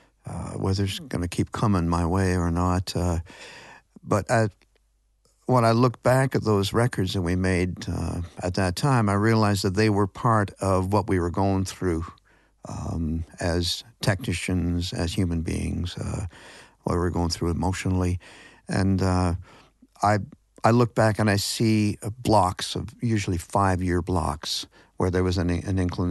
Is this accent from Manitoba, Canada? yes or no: no; Ontario, Canada; about the native community near where I grew up on the Grand River